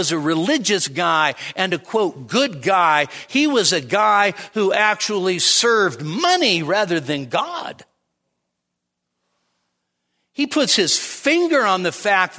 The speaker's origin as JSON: {"language": "English", "region": "Nevada", "country": "United States", "said": "We're from Nevada."}